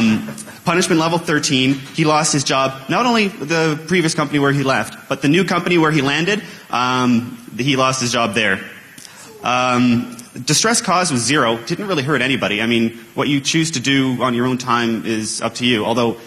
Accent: Canada; I'm Canadian, too, so … from Canada.

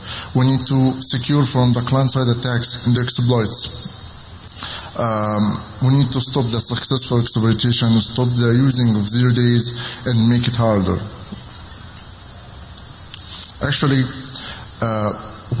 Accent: Egypt; now in Qatar; I am from Egypt.

